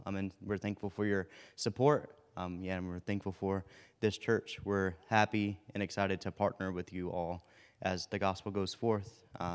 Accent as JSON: {"language": "English", "region": "Mississippi", "country": "United States", "tie": "born or raised there", "said": "I'm 24 years old. I grew up in Mississippi. I'm in a really small town, even smaller than this, about 100 people."}